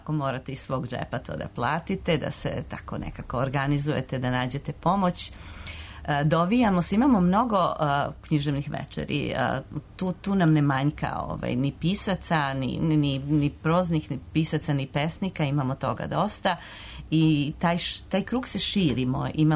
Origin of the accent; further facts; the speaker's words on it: Serbia; now in Toronto, Canada; Tako da ima nas svuda, malo smo razjedinjeni, kao što Srbi umeju bilo gde da budu razjedinjeni